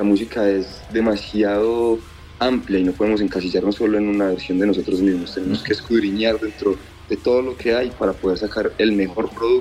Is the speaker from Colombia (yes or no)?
yes; Colombia; somos muy arraigados a nuestras propias costumbres como latinos y colombianos que somos.